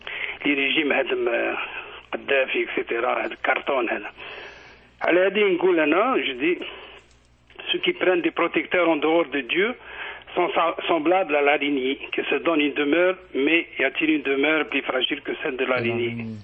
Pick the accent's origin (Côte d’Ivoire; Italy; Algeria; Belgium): Algeria; now in Montréal, Canada; je suis d'origine algérienne. Je suis d'Algérie, c'est ça faire là. Je suis algérien.